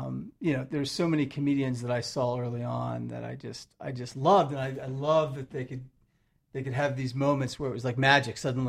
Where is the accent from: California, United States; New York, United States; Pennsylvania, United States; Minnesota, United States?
Pennsylvania, United States; Radnor; So outside of Philadelphia in a town called Radnor.